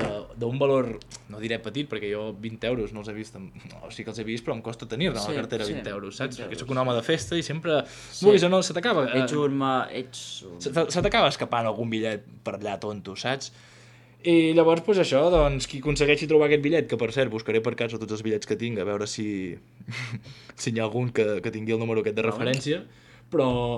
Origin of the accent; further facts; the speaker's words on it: Catalonia, Spain; sóc de Catalunya Central